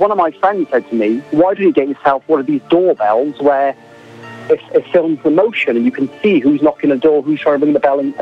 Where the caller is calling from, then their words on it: St Albans, East of England, United Kingdom; I'm phoning from a little village in Hertfordshire called St Albans.